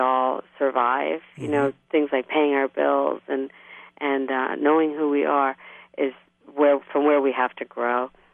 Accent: West Virginia, United States; growing up in West Virginia, I go off to India

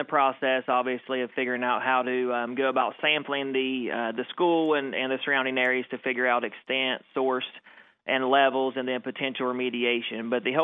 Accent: United States; I'll call it the A plant because I was born and raised in Pike County, so that's what we called it back then.

